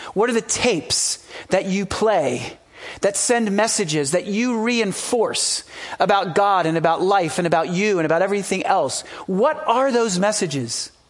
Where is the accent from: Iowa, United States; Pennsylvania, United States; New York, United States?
Pennsylvania, United States; Philadelphia; And where I grew up in Philadelphia in the late 70s